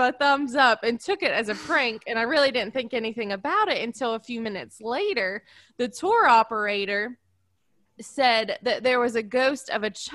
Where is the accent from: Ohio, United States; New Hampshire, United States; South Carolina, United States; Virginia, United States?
South Carolina, United States; Most likely I will butcher many a name throughout this story because I'm from South Carolina